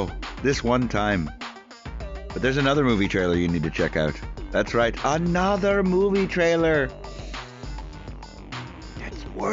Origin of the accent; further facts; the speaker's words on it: Belgium; I'm from Belgium.